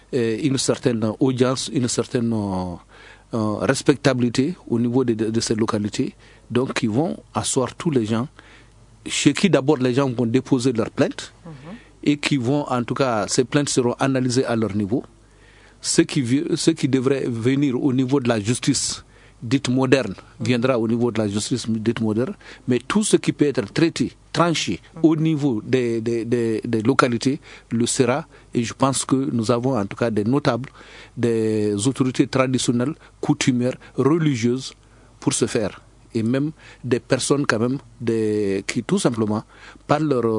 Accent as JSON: {"language": "French", "country": "Mali", "said": "on n'a pas choisi d'être malien. Nous sommes tous des Maliens"}